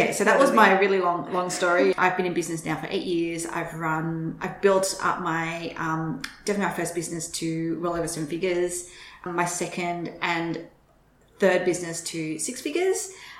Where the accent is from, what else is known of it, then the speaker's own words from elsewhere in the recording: Sydney, New South Wales, Australia; now in New York, United States; So we're from Sydney in Australia, which is where I started my first business. We made the move to New York. We've been here for a year now